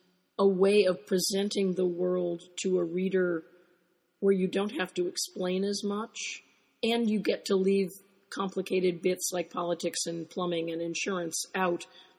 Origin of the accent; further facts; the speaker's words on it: United States; I mean, I grew up on Disney. Being an American kid from the 50s, and the witches were the strongest things in those movies.